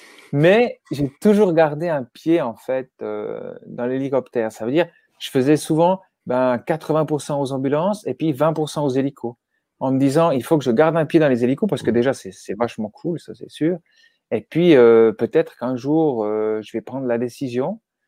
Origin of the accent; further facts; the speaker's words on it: Switzerland; J'ai pu passer ma patente, chez nous, en Suisse, c'est les patentes de prof de ski.